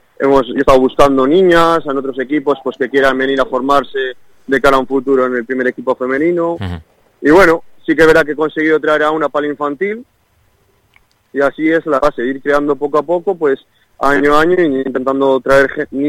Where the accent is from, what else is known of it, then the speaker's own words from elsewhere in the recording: Ramales, Cantabria, Spain; estuve en el Ramales, porque yo soy de Ramales.